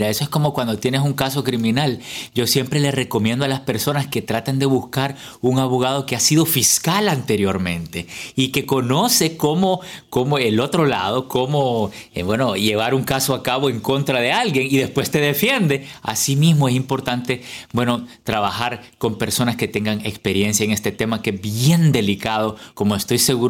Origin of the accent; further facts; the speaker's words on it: El Salvador; moved away; de dónde vengo, soy salvadoreño. Vine a este país como asilado, imagínense, yo soy inmigrante